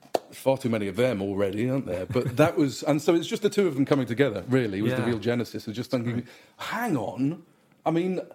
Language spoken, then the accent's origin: English; United Kingdom; And similarly, as a British person, I'd heard the stories about … everything